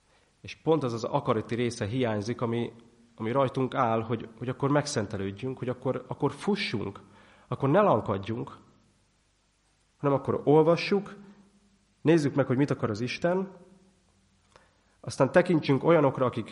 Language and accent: Hungarian; Budapest, Hungary; én Kőbányán nőttem föl, ahol hát kicsit rosszabb körülmények voltak